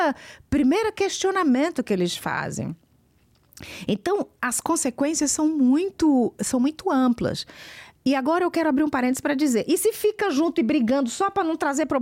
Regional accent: Pernambuco, Brazil; eu sou uma nordestina, sou pernambucana

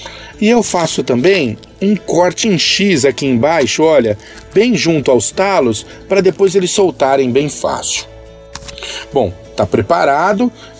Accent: São Paulo, Brazil; eu sou paulistano, né?

